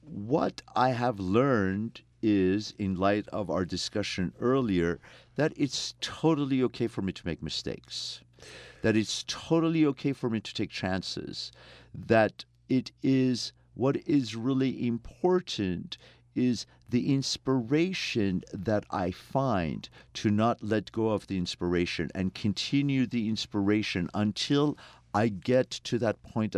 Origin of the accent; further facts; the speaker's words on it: Iran; now in United States; I'm an Armenian from Iran, but I've been living in the U.S. for 36 years.